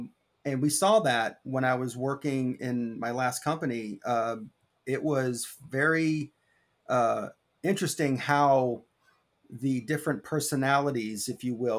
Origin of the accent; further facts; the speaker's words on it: Monterey, California, United States; born there; also born or lived in Norfolk, Virginia / Jacksonville, Florida; I was born in Monterey, California.